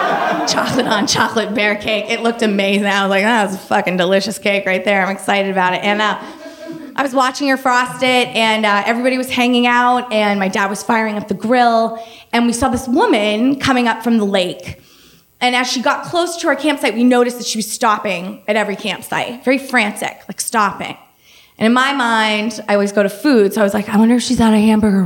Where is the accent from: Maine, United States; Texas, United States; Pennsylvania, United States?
Maine, United States; And my family, growing up in Maine, we camped in the summer.